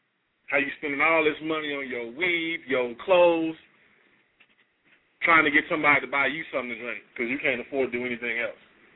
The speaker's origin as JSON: {"language": "English", "town": "Kansas City", "region": "Missouri", "country": "United States", "tie": "born or raised there", "said": "the city of Joplin, Missouri, which is very close to my hometown of Kansas City, Missouri, was damaged beyond belief."}